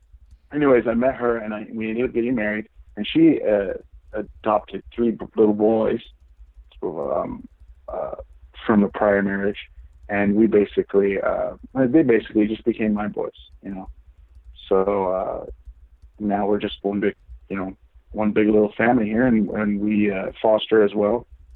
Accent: North Carolina, United States; also born or lived in Colorado / Germany / El Paso, Texas; I was born in North Carolina, but then we moved to Colorado, and then from Colorado, we moved back to North Carolina, and then we went to Germany and we stayed there for about 6 years.

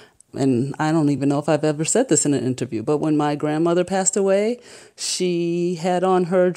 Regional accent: New York, United States; I'm a native Harlemite, born and raised in New York. I saw lots of Black women taking care of not just their own kids, but kids in the neighborhood.

